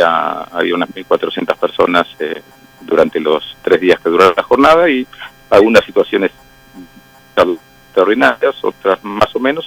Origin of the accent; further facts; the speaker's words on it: Argentina; now in United States; para mí como argentino, judío, y ahora argentino, judío y americano viviendo en este país.